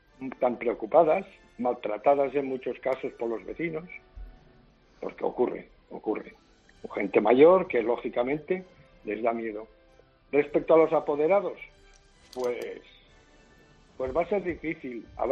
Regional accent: Tremp, Catalonia, Spain; Mira, yo soy catalán, soy militar. Vivo y he nacido en el Pallars, en Tremp.

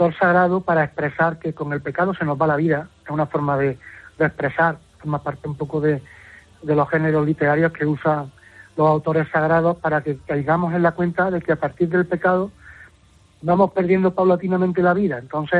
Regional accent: Puente Genil, Andalusia, Spain; Claro, soy natural de Puente Genil.

